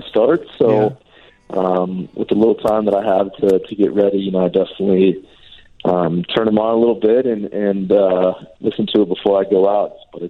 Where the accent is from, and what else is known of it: Lakeland, Florida, United States; born or raised there